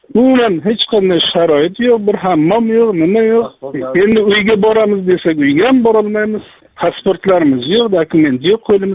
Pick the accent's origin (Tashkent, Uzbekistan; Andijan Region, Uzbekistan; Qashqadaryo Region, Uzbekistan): Qashqadaryo Region, Uzbekistan; now in Russia; Qashqadaryodanmiz. Bizlarni mehnat birjasi bilan ishga jo'natgan, shu yerga kelganmiz. Yaroslavlni bir Yaroslavskiy rayon Tunishni posyolkasida yashayapmiz.